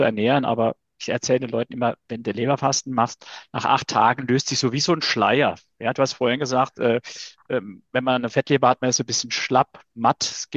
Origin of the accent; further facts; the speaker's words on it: Saarland, Germany; Ich komme ja aus dem Saarland, wir sind gut katholisch.